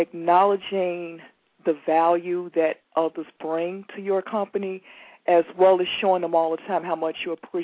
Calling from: Chicago, Illinois, United States; I'm calling from Chicago, and I'm really enjoying the show.

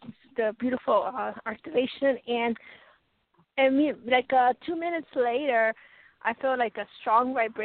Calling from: Colorado, United States; Colorado.

